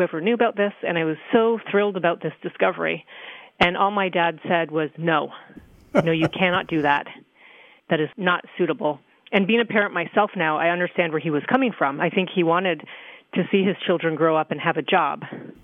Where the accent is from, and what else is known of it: Toronto, Ontario, Canada; born or raised there